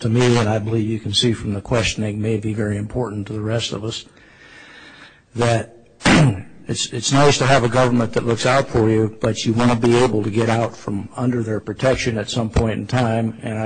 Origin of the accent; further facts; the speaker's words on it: Idaho, United States; I don't have a bow tie on, and I am from Idaho, which is God's country.